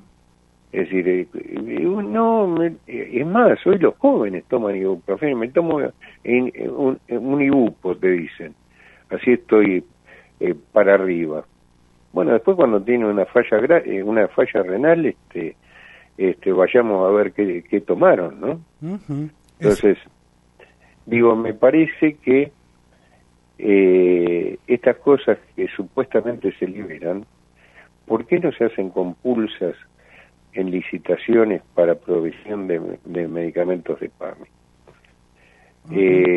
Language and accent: Spanish; Argentina; lo que pasa es que somos en Argentina como las cucarachas